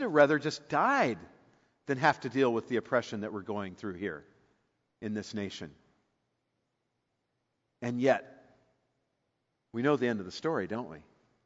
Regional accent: Bakersfield, California, United States; I mean, I grew up in Bakersfield, and that's nothing compared to what they had to deal with.

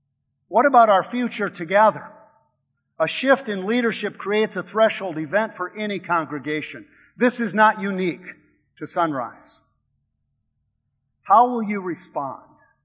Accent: Sioux Falls, South Dakota, United States; moved away as an adult; now in Cleveland, United States; In 1984, we moved from Sioux Falls, South Dakota to Cleveland, Ohio. I had never been that far away from home before. I was 24 years old. It was 1,000 miles away, and it was frightening.

